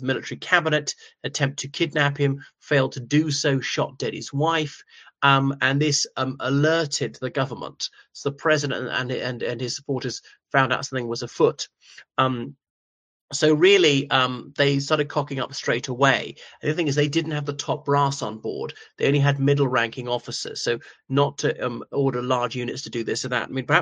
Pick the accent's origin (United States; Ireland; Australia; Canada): Ireland; o everybody … from Ireland.